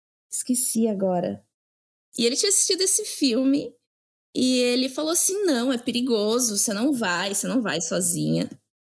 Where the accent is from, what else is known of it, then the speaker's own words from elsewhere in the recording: Curitiba, Paraná, Brazil; now in Rio de Janeiro, Brazil; eu tenho 32 anos, né? Nasci e cresci em Curitiba. E me mudei para o Rio de Janeiro, morei um tempo lá, nessa república, com um monte de gente.